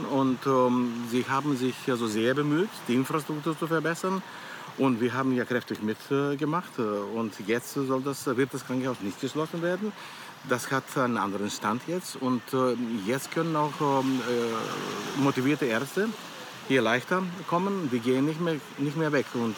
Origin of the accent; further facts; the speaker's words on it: Greece; Also ich bedanke mich auf jeden Fall als Grieche